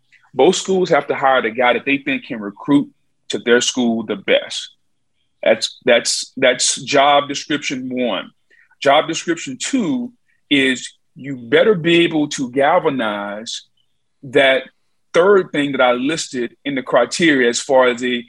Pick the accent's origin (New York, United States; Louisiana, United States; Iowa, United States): Louisiana, United States; Now, we can be biased based on where we're from, and I'm from Louisiana.